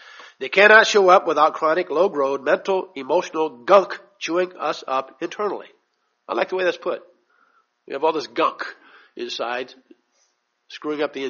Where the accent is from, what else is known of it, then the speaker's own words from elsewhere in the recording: St. Louis, Missouri, United States; my background, growing up in St. Louis and all that came into play